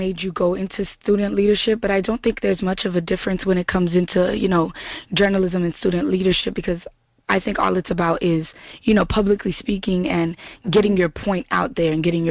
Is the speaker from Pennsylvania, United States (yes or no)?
no; Miami, Florida, United States; I think I would be too to leave, but I'm from Miami